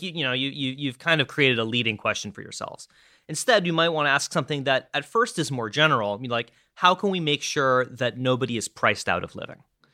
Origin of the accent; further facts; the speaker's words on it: Vermont, United States; I was raised with my peers, and I grew up in Vermont. I grew up on the East Coast